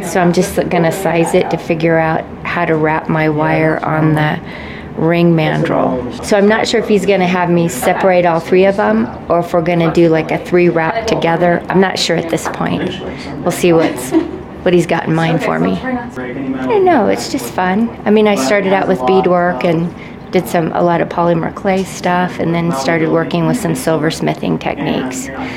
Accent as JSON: {"language": "English", "town": "Gardnerville", "region": "Nevada", "country": "United States", "said": "I'm from Gardnerville, Nevada. It's the downside of Lake Tahoe."}